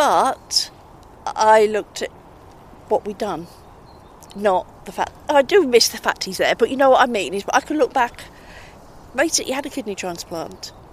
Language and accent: English; East of England, United Kingdom; Whitmersworth, Hertfordshire.